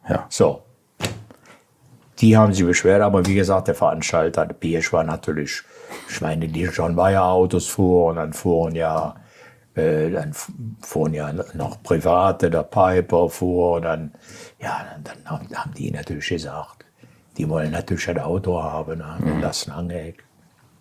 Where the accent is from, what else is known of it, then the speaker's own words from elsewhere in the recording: Aachen, North Rhine-Westphalia, Germany; Ich bin aus Aachen. Dann ist er nah an Holland.